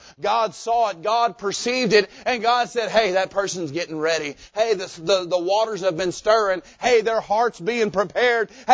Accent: Little Rock, Arkansas, United States; I was raised in Little Rock my whole life. We lived just outside of the city limits. We were right there on Lawson Road off Colonel Glenn. I was in Little Rock my whole life.

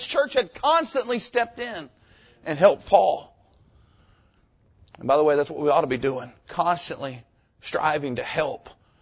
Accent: Jacksonville, Florida, United States; We grew up in a very missions-hearted church. The church we grew up there in Jacksonville

